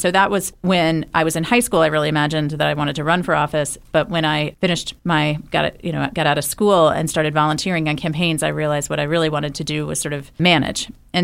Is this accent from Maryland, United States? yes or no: yes; Baltimore, Maryland, United States; it's, to me, sort of growing up in Baltimore is when I think about growing up in Baltimore, it's really all about IND and those 4 years there that were so important to giving me the values and the drive and the grit